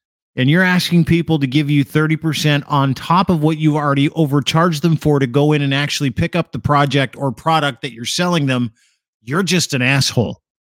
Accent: Markham, Ontario, Canada; I'm from Markham, which is 70% Asian.

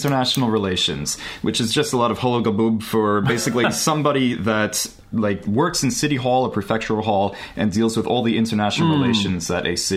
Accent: Los Angeles, California, United States; also born or lived in New York; I am. I'm from Los Angeles.

